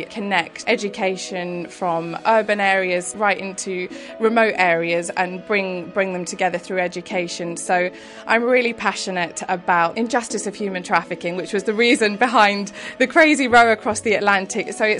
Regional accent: Lapland, Finland; I grew up in Lapland in Finland in the snow, skiing.

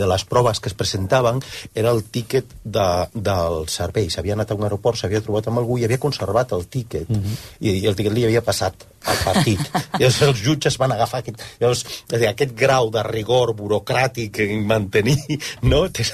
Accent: Galicia, Spain; Jo sóc gallec

